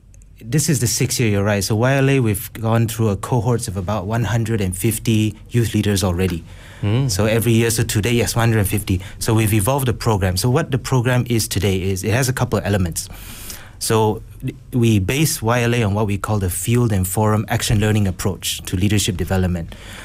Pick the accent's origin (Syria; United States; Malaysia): Malaysia; I am Malaysian